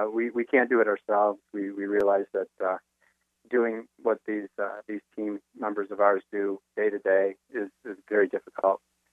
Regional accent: Detroit, Michigan, United States; We're all Detroiters. Most of us are born and raised in Detroit.

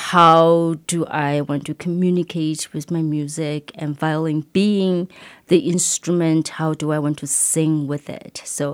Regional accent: Taiwan; now in United States; I'm originally from Taiwan, and I moved to the Valley with my family about a year and a half ago.

